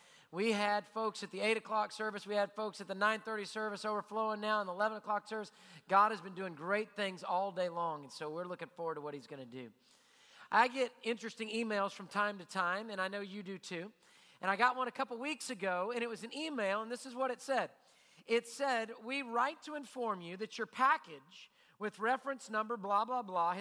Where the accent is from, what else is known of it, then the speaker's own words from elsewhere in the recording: Louisiana, United States; We're from Louisiana. You know how much crawfish you got to sell to get $85 million into a bank account?